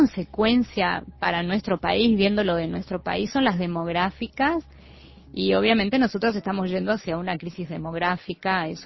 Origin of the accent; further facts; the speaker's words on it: Uruguay; moved away; nosotros estamos fuera, pero seguimos siendo uruguayos